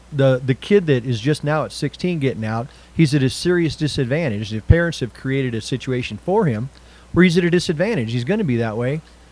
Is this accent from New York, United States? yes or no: no; Colorado, United States; I made the deadline here in Colorado. I was freaking 4 years old in kindergarten.